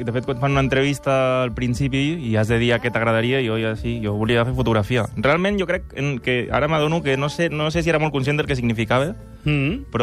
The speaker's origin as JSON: {"language": "Catalan", "town": "Lleida", "region": "Catalonia", "country": "Spain", "tie": "born or raised there", "also_born_or_lived": "Barcelona", "said": "Jo vaig néixer a Barcelona, però he viscut fins als 18 anys a Lleida, al Ferraz."}